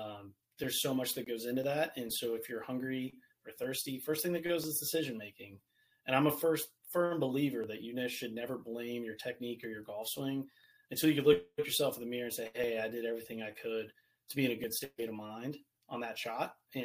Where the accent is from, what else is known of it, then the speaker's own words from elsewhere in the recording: Virginia, United States; So I'm from Virginia.